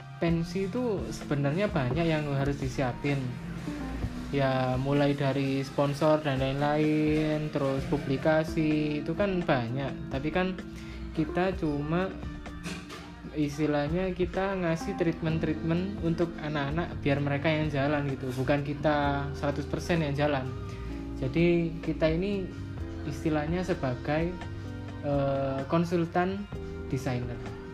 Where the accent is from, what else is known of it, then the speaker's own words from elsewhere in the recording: Pasuruan, East Java, Indonesia; now in Malang, Indonesia; Kalau rumah saya itu asli Pasuruan, Mas. Tapi kan di Malang ini ngontrak sama teman-teman.